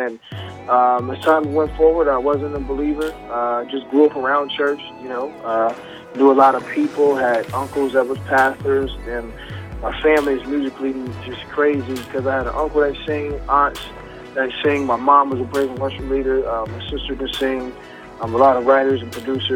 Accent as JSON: {"language": "English", "town": "Fayetteville", "region": "North Carolina", "country": "United States", "also_born_or_lived": "Connecticut", "said": "I'm originally from North Carolina, Fayetteville, North Carolina. So my mom and pops, they divorced when I was like 3. So my pops moved to relocated to Connecticut."}